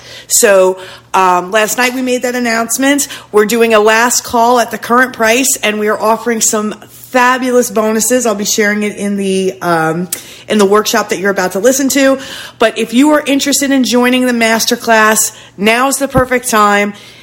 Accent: New York, United States; I am from New York, but today I am coming to you from Florida. We spend every year this time of year in Florida.

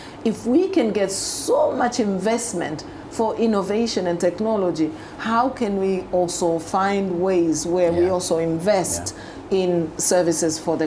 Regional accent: Dar es Salaam, Tanzania; also born or lived in Botswana; So I was born in Dar es Salaam, Tanzania. I grew up in Dar es Salaam, Tanzania. I went to school in Dar es Salaam up to a certain middle school where I lived in Botswana for a few years, about 5 years.

